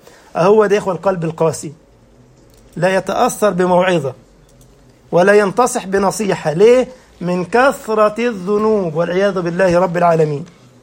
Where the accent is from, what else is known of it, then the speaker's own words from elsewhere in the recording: Egypt; accent: Egyptian; أنا بتكلم مصري